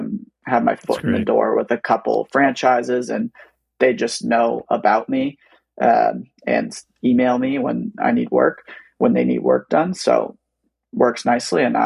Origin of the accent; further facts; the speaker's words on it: Franklin, United States; So instead of just posting in Franklin, my hometown, I was posting in any town I was willing to travel to.